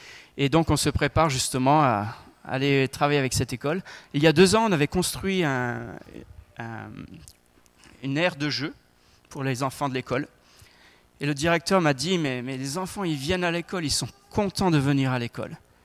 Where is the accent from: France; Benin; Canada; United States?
France; chez nous en France